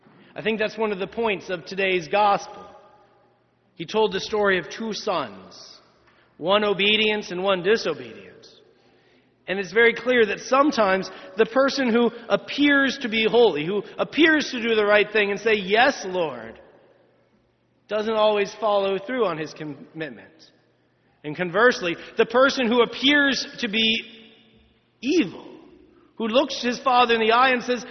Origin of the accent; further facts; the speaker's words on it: Washington, District of Columbia, United States; I grew up here in the Washington, D.C. area, and therefore, it's been in my blood to be a Washington sports fan